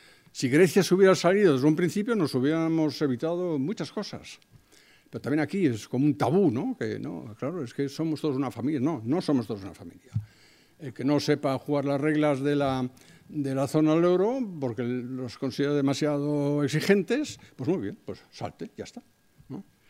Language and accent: Spanish; Germany; si yo como alemán que vivo en Alemania no tengo ninguna influencia sobre la política fiscal